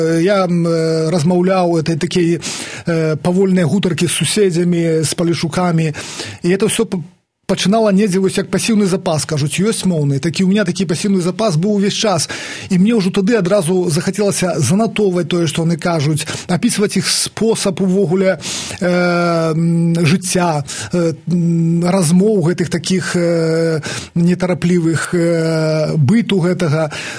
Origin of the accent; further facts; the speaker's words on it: Meskavichy, Brest Region, Belarus; first language Polesian; я нарадзіўся ў Пінску, але выхоўвалі мяне да 7 гадоў, да школы, дзядуля з бабуляй у вёсцы пад Пінскам, якая завецца Мескавіча, это 12 кіламетраў ад горада. І я там у іх вось да школы гадаваўся, і справа ў тым, што я гаварыў там выключна па-палеску.